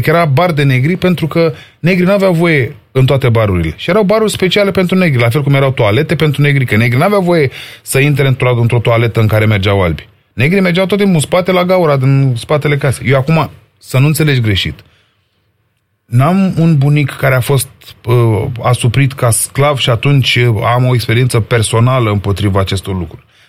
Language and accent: Romanian; Berșina, Romania; Sunt un băiat care am crescut în Berșina.